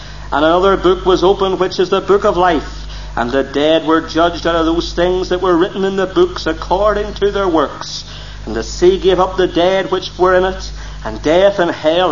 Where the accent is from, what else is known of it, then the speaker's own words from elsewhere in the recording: Northern Ireland, United Kingdom; We have nothing to be ashamed of in being loyal to our nation and to our province. When we wave our Union Jack or our Ulster flag or we sing